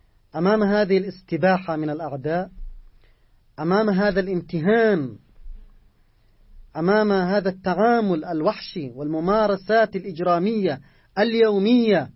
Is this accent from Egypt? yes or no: no; Yemen; ونحن كشعب يمني بين هذه الأمة